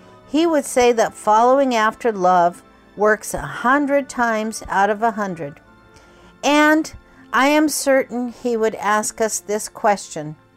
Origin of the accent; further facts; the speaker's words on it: Kobe, Hyogo, Japan; I was born in Kobe, Japan, and always considered Japan my home.